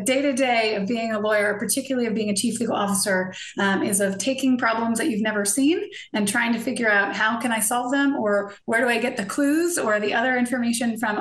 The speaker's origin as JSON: {"language": "English", "town": "Vienna", "region": "Virginia", "country": "United States", "said": "Vienna, Virginia. Two older brothers, and I'm number three."}